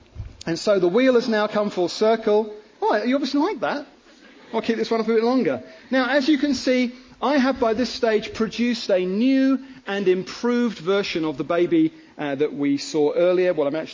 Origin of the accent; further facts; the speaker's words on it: Wimbledon, London, United Kingdom